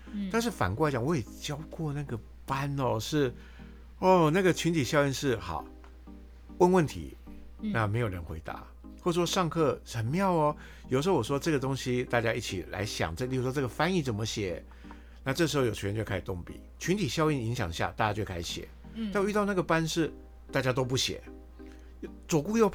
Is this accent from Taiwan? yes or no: yes; Taiwan; 就好像我们台湾人学广东话，可能比美国人学广东话要快的这种感觉